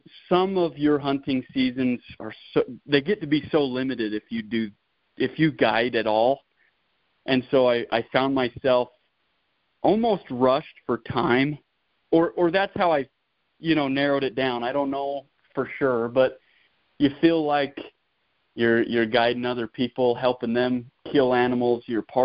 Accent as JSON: {"language": "English", "town": "Lehi", "region": "Utah", "country": "United States", "tie": "born or raised there", "said": "So I grew up in Lehigh, but I am a transplant down here in southern Utah."}